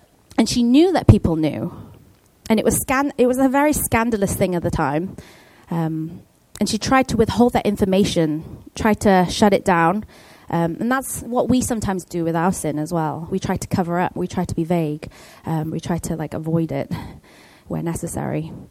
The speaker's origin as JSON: {"language": "English", "town": "Cardiff", "region": "Wales", "country": "United Kingdom", "said": "\"Oh, I'm from Cardiff, Wales. I was born in Cardiff.\""}